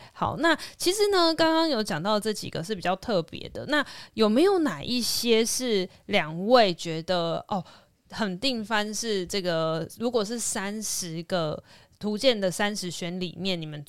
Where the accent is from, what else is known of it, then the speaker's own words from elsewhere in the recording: Taiwan; 这些东西我们台湾人吃习惯了，我们都以为它才是真正的样子